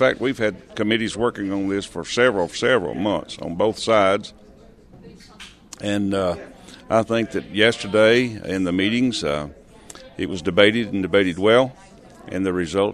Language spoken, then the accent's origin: English; Arkansas, United States; I'm from South Arkansas. We have a cow-calf operation there, and we also row crop some. But it's a good place to live.